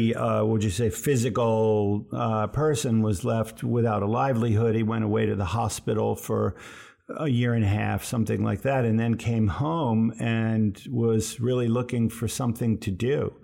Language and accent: English; Absecon, New Jersey, United States; born there; Where I was born is a little town called Absecon.